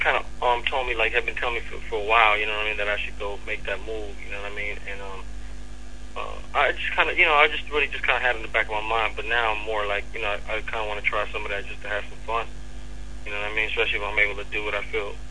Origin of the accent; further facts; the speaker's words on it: West Coast, United States; We're from the West Coast, you know what I mean?